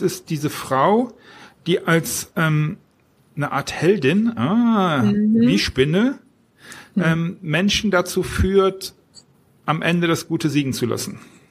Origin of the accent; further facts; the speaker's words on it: Düsseldorf, North Rhine-Westphalia, Germany; ich bin Düsseldorfer